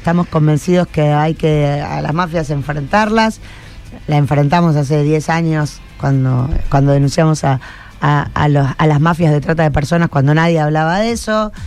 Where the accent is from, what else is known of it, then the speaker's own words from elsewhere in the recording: Rosario, Santa Fe, Argentina; somos muy rosarinos y nos importa más que nada que esta ciudad vuelva a estar en el lugar que se merece